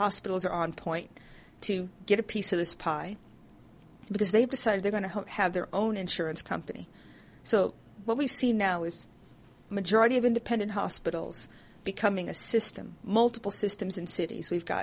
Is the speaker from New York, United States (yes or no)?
yes; New York, United States; I'm almost embarrassed to say I'm from New York.